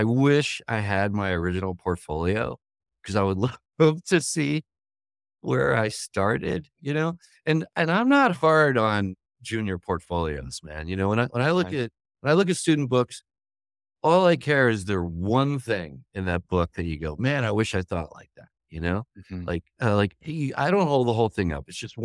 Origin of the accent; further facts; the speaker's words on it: United States; I fell in love with radio and I grew up outside of New York City.